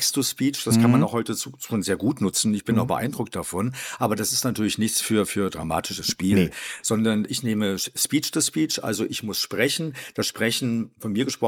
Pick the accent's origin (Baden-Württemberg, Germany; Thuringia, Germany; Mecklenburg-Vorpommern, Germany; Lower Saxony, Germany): Mecklenburg-Vorpommern, Germany; Schwerin; also born or lived in Ballroda; geboren bin ich 1957 bei Torgau in Ballroda, einem kleinen Dorf an der Elbe. Bin dann durch verschiedene Umzüge, mein Vater war bei der Armee und bei der Polizei, da ist er viel versetzt worden, irgendwann in Schwerin gelandet, da aufgewachsen.